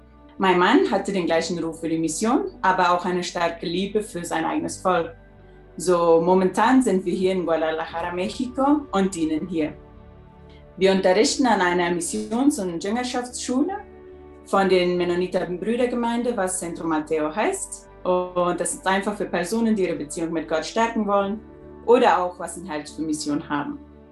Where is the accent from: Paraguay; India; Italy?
Paraguay; Blumenthal-Fernheim, Boquerón; bin 27 Jahre alt und bin aufgewachsen in Blumenthal-Fernheim.